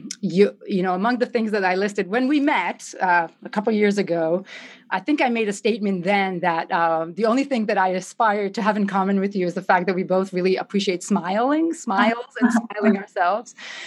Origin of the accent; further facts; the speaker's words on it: Israel; I was growing up in Israel. I was in high school at the time, and we had our own involvement in it.